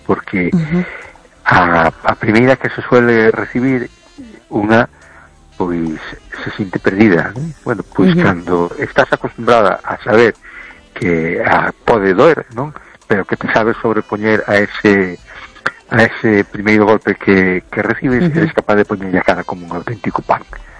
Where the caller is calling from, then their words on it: Cologne, North Rhine-Westphalia, Germany; de Colonia. ¿Qué tal estamos?